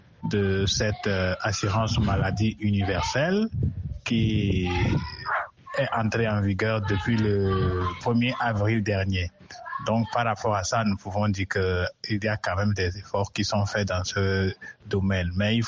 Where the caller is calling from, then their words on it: Sokodé, Centrale, Togo; depuis Sokodé au Togo.